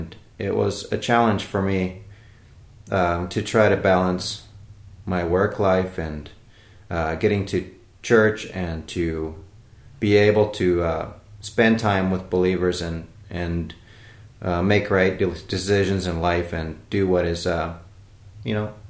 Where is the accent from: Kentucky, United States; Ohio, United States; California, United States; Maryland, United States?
California, United States; moved away as an adult; now in Finland; I was born in the United States in California in 1976. I'm 37 years old and I have moved to Finland last summer and I've been here for a year now.